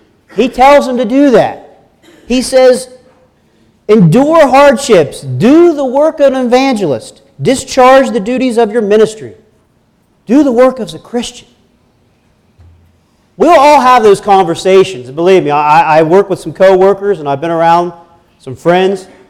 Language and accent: English; Barnesville, United States; I'm from Barnesville.